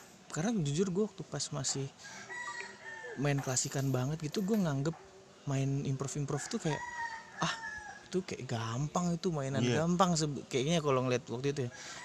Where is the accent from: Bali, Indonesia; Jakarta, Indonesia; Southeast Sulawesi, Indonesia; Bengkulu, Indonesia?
Jakarta, Indonesia; Ya mungkin sebagian tahunnya gue dari Jakarta cok, bukan dari Jogja.